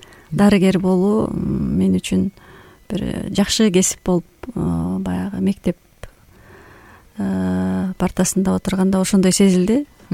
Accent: Kochkor, Naryn Region, Kyrgyzstan; Өзүм Нарындын Кочкор өрөөнүн кызы болом. Чоң ата, чоң апамдын колунда тарбияланып өскөм, чоңойгом.

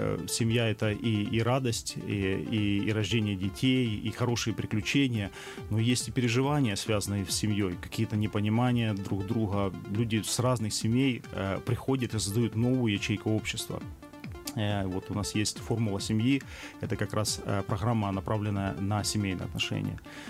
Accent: Sloviansk, Donetsk Oblast, Ukraine; Я сам родом из Донецкой области, из города Славянск.

